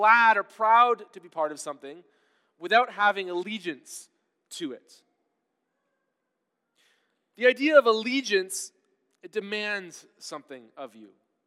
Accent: Canada; now in United States; I got teased a lot in high school because I was Canadian, right?

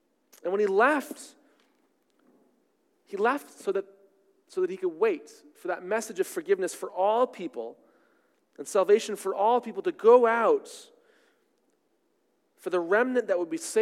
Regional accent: Canada; born there; I was born in Canada. This is my home and native land.

